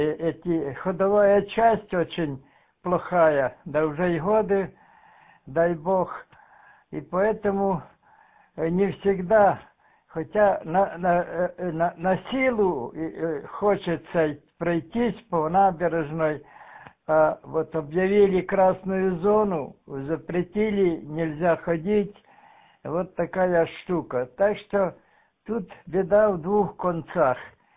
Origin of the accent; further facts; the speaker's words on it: Zakarpattia Oblast, Ukraine; У нас, я единственный из Закарпатья